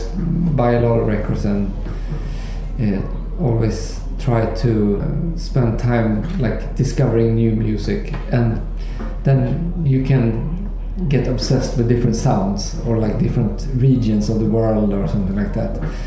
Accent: Sweden; English is a second language; Yeah, I'm from Sweden.

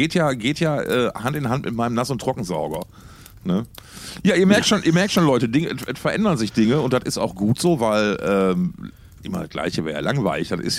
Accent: North Rhine-Westphalia, Germany; Mir ist das egal, ich komme aus dem Ruhrpott und da ist das der Sensei.

